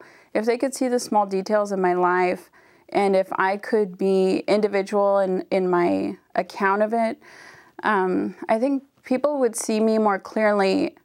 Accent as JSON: {"language": "English", "region": "British Columbia", "country": "Canada", "tie": "born or raised there", "said": "Yeah, I grew up on the Seabird Island Band, which is an Indian reserve in British Columbia, Canada."}